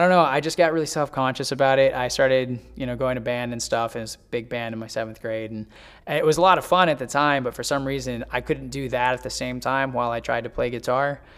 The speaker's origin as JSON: {"language": "English", "region": "Maine", "country": "United States", "moved": "yes", "lives_now": "New Hampshire, United States", "said": "So originally, I'm from Maine. I moved to New Hampshire about 2.5 years ago"}